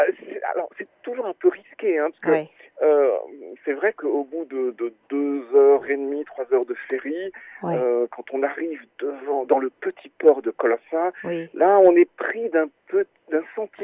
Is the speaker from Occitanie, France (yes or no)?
no; Brittany, France; mais effectivement, je suis breton.